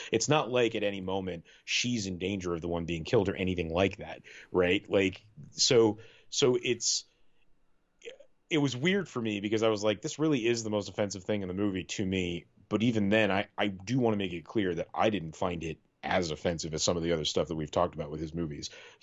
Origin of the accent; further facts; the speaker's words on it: Salem, Massachusetts, United States; now in Utah, United States; I grew up around Salem and thought they do Halloween right. And then I moved to Utah.